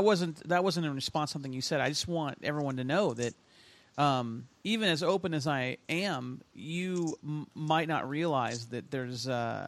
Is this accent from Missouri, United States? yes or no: no; Watsonville, California, United States; You know, I'm from California, Watsonville, California.